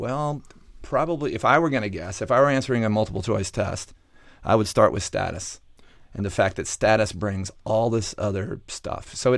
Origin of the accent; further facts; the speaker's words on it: Atlanta, Georgia, United States; accent: Georgia; I'm from Atlanta. And although I've lost much of my liquid Georgia accent, it doesn't help.